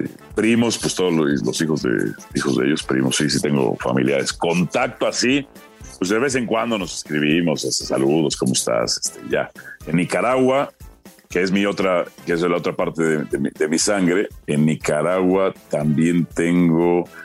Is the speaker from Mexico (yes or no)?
yes; Mexico; also born or lived in Guatemala; México. Yo nací en Guatemala por accidente, nada más. O sea, mis padres iban emigrando de guerra en guerra.